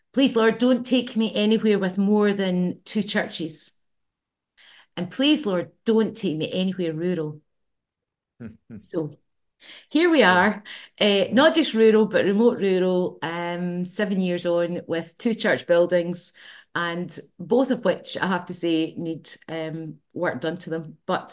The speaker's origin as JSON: {"language": "English", "town": "Motherwell", "region": "Scotland", "country": "United Kingdom", "tie": "born or raised there", "also_born_or_lived": "Inverness", "said": "So Inverness, and then grew up in Motherwell. So went to school in Motherwell, as you'll probably hear from my accent."}